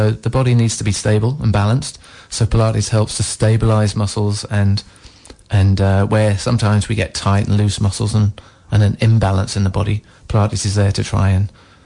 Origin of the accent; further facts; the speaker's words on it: East of England, United Kingdom; Originally, I'm from Essex